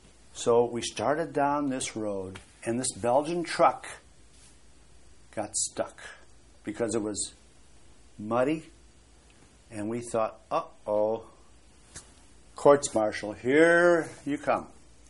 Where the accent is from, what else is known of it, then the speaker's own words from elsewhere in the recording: Parma, Ohio, United States; I said, Cleveland, Ohio. I'm really from Parma, but that's a suburb of Cleveland.